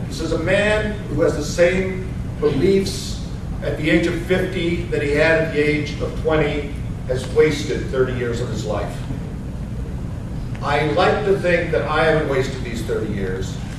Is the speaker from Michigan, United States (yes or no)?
yes; Michigan, United States; now in Indiana, United States; why are we moving to Indiana? People are asking. I'm from Michigan.